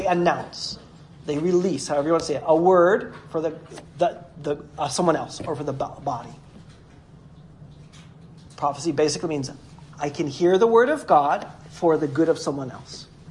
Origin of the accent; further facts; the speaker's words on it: Cleveland, Ohio, United States; I'm from Cleveland, Ohio.